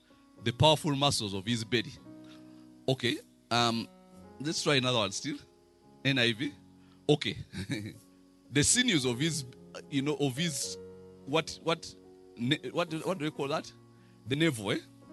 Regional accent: Hoima, Western Region, Uganda; Now I remember when I was growing up in Hoima, we knew only two Muslim families. Two. Everybody else was either Catholic or Protestant.

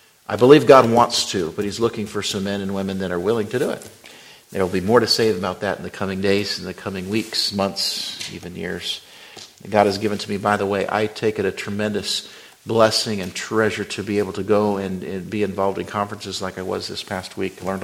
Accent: Wyoming, United States; Many of you know that I grew up in Wyoming. Grew up on a cattle ranch out there that still is out there.

